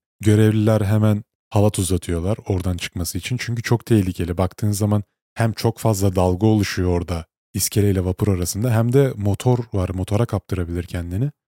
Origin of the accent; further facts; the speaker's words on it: İzmir, Turkey; Ben İzmirliyim.